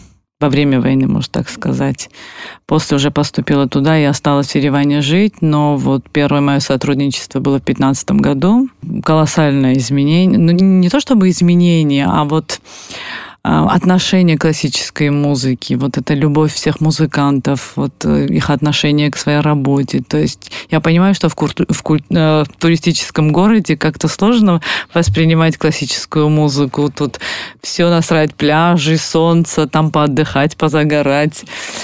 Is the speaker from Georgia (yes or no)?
yes; Sukhumi, Abkhazia, Georgia; Я очень-очень рада, что в моем родном городе развивается классическая музыка.